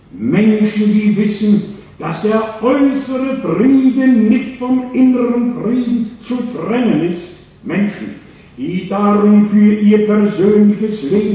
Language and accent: German; Halver, North Rhine-Westphalia, Germany; In meinem Heimatdorf Halfter bei Lübenscheid, bei Hagen, so bei Dortmund, bei Wuppertal